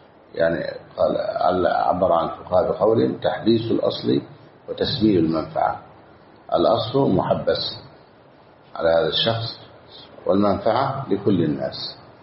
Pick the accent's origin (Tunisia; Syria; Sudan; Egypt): Egypt; عندنا في مصر.